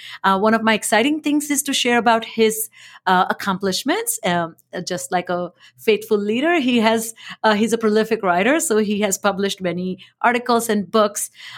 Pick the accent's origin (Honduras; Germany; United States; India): India; English is a second language; I grew up in India, and I've shared this many times, but I speak many languages